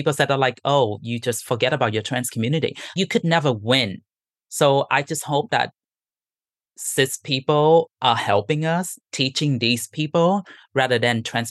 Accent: Vietnam; I grew up in Vietnam in a household biracial. Like my dad is Chinese, my mom is Vietnamese

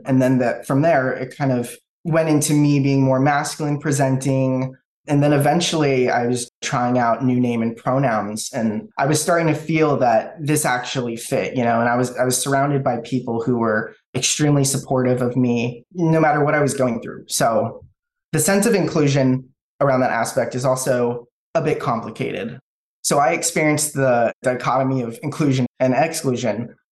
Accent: California, United States; Yeah, so I grew up in Riverside County, California. It was a pretty rural equestrian area.

